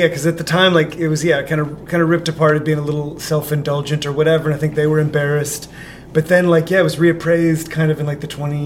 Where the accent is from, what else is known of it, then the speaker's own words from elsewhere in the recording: New Orleans, Louisiana, United States; also born or lived in Florida / Japan / Columbus; So I'm a military brat, and so I was born in Louisiana, grew up in New Orleans for a little bit, and then moved to Florida and Japan, and then Columbus.